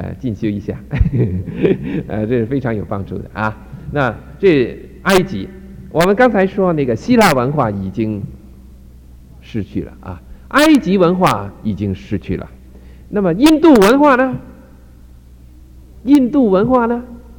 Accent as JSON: {"language": "Chinese", "country": "China", "said": "恐怕我是中国人当中最不聪明的那一个啊。"}